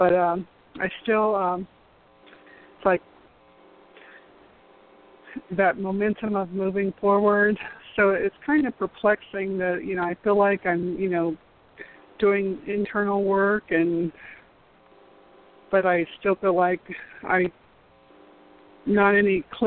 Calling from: Florida, United States; I'm calling from Florida.

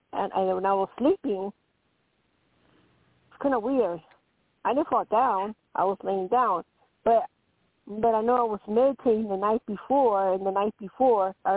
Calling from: Colorado, United States; Hi, ma'am. … from Colorado.

